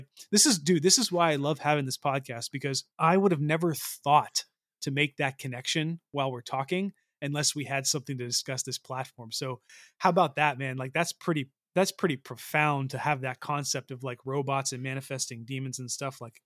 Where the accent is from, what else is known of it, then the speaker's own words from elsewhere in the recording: United States; because that's where I grew up in America, surrounded by Christianity and whatnot.